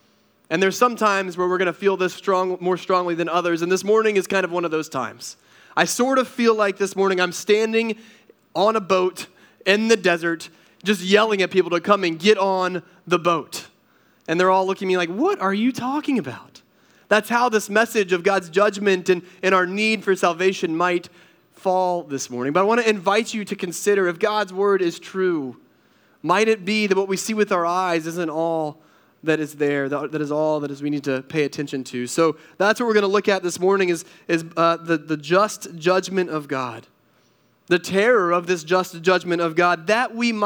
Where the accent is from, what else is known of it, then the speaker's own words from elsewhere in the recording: North Carolina, United States; now in Connecticut, United States; So we're from North Carolina originally, and we have 4 seasons in North Carolina